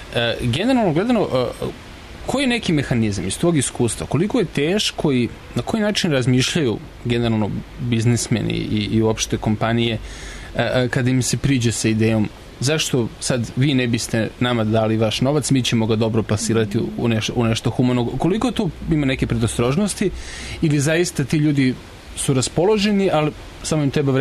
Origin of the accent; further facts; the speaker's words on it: Belgrade, Serbia; ja prvi kao Beograđanin